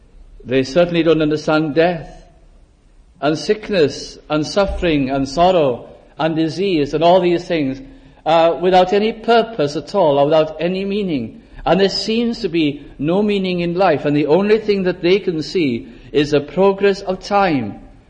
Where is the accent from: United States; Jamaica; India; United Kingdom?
United Kingdom; North West England; I was brought up in South Lancashire, and the town I lived in was just on the edge of the moorlands.